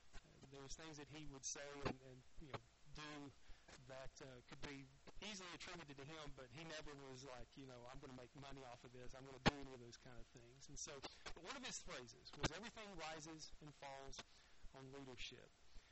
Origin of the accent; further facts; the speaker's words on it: the South, United States; And so, growing up in the South, there was a phrase that I heard a lot